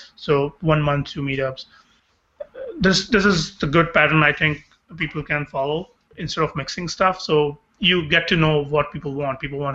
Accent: Jaipur, Rajasthan, India; moved away as an adult; because I'm from Jaipur only, and I have done my college, engineering, everything in Jaipur. I've never been outside from Jaipur when I was like 22. The first time I left Jaipur was when I was 22.

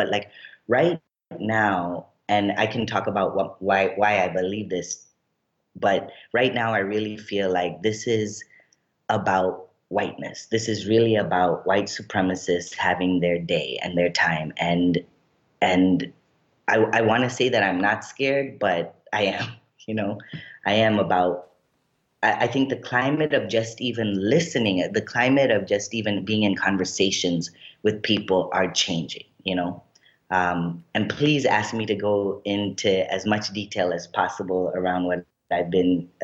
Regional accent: Lancaster, United States; I grew up in Lancaster, and Lancaster is kind of known to be, you know, at least historically, a very racist kind of hick town.

